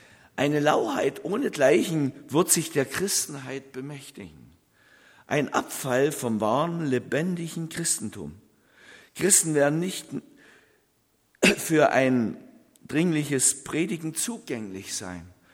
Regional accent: Taubenheim, Saxony, Germany; In Taubenheim, in meinem Heimatort, die Kirche, die ich sehr liebe, wo ich groß geworden bin

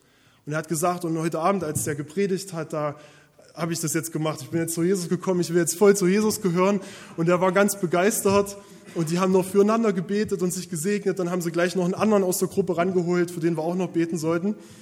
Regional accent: Freiberg, Saxony, Germany; Ich komme aus Freiberg, wir wohnen in Freiberg. Ich bin dort Pastor in der Adventgemeinde.

